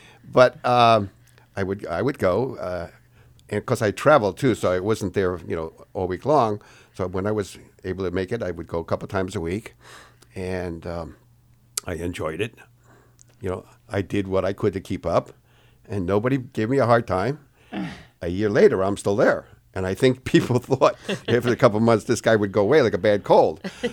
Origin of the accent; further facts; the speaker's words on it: New Jersey, United States; born there; now in Nashua, United States; when I was born in New Jersey